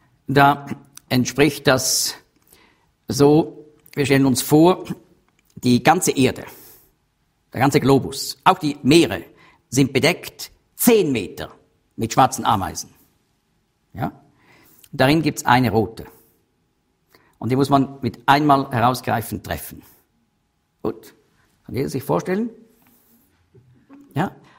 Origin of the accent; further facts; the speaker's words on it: Zurich, Switzerland; born there; Ich wurde in Zürich geboren.